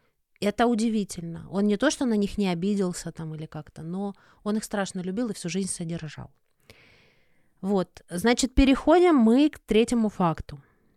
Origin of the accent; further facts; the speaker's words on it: Rostov-on-Don, Rostov Oblast, Russia; Я просто как истинная ростовчанка горжусь всеми, кто родился в Таганроге.